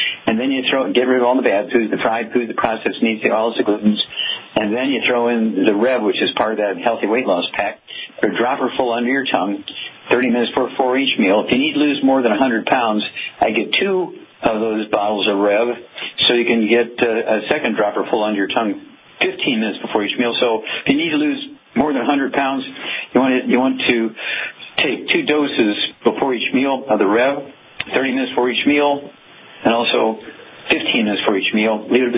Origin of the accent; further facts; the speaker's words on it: Missouri, United States; Let's go to Missouri, my home state, and Louise.